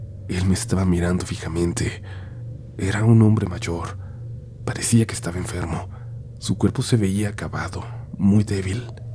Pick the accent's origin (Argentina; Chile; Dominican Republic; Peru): Dominican Republic; Soy de República Dominicana, un país en el que, al igual que el resto de Latinoamérica, está muy arraigada la religión católica.